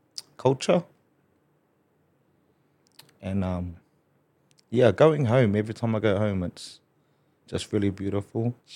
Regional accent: Hastings, Hawke's Bay, New Zealand; now in Australia; Although my roots began there on my grandmother's side, my father's side. But I was born and bred in Hastings, a little place called Flaxmere. And then made my way over here.

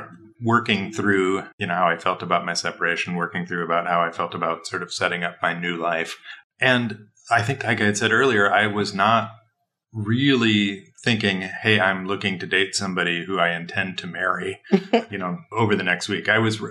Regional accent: Midwest, United States; I mean, I am from the Midwest

